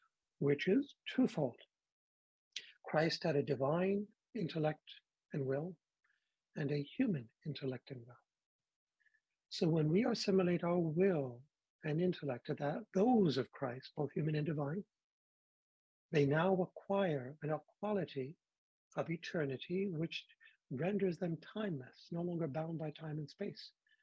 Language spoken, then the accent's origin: English; New York, United States; I grew up in New York and I didn't go to Catholic school.